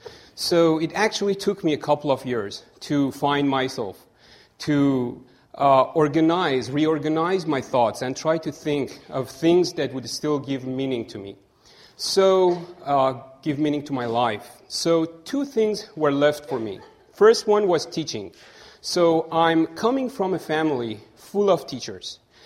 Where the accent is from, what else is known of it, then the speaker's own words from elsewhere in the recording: Iran; I'm coming from Iran, and cinema industry is not rich in Iran.